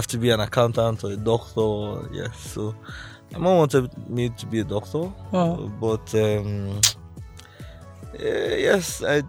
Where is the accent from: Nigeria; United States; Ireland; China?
Nigeria; Warri, Delta; I grew up in Warri, right? So there doesn't see a lot of computer or technology things around.